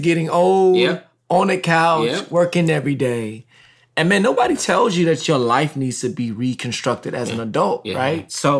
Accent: Texas, United States; I'm from Texas.

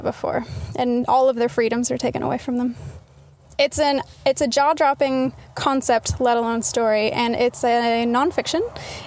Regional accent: Texas, United States; moved away; also born or lived in Utah; I was born in Utah, then I moved to Texas.

